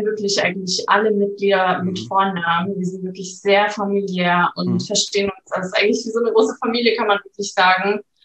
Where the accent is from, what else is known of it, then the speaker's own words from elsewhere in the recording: Flensburg, Schleswig-Holstein, Germany; Also kurzer und knackiger einfach. Und also ich komme aus Flensburg, bin 28 Jahre alt